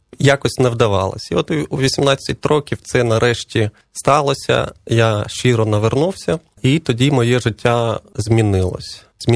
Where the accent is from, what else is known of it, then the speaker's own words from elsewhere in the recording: Luhansk, Luhansk Oblast, Ukraine; born there; Народився я в Луганську, в Україні.